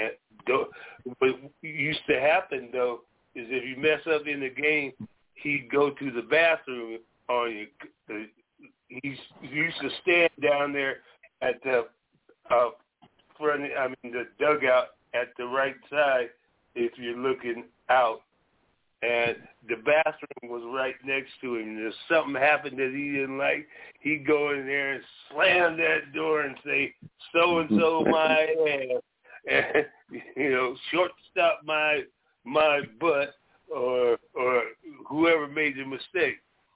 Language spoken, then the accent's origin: English; Seattle, Washington, United States; I was born and raised here in Seattle. I came back home in the 90s